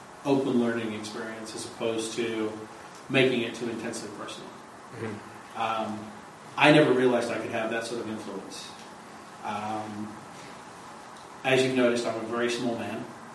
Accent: England, United Kingdom; Yeah, I'm English. I mean, we're born beating the shit out of each other in the nursery.

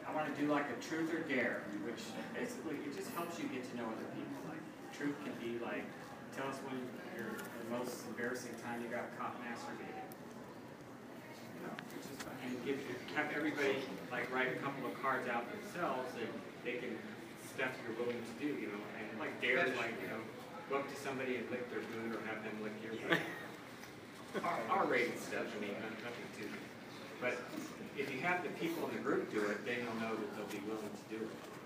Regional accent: California, United States; from North County.

